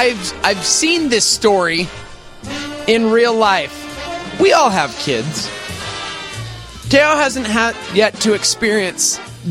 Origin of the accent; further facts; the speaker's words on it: Brooklyn, New York, United States; All right, so growing up in Brooklyn... It was pretty tough, you know.